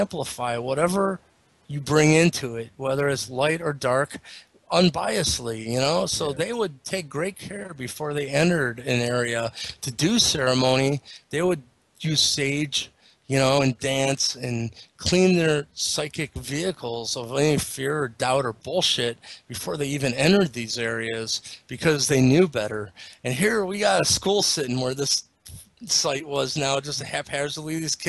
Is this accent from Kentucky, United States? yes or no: no; Eastlake, Ohio, United States; the first site of the mound builders was my hometown of Eastlake, Ohio.